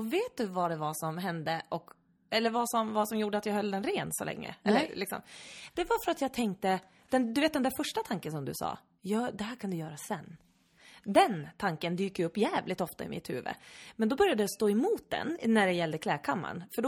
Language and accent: Swedish; Norrland, Sweden; accent: broad Norrland; Ja, så om jag pratar bredare norrländska, du sa ju det innan vi började spela in, att jag tydligen pratar